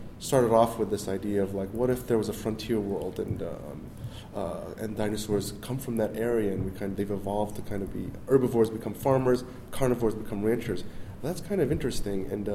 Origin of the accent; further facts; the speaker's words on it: New York, United States; I grew up in New York, my family had a grocery store, but we were a family unit trying to survive in a city.